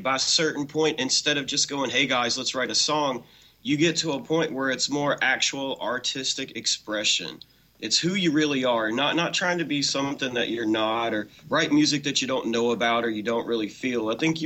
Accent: Memphis, Tennessee, United States; Yeah, I'm the resident redneck. I grew up playing music in Memphis.

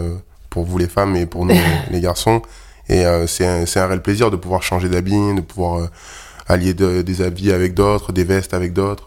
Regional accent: South, France; c'est plutôt dans le sud. C'est vrai que le football prime, surtout là d'où je viens. Il y a beaucoup plus de clubs de foot que de rugby.

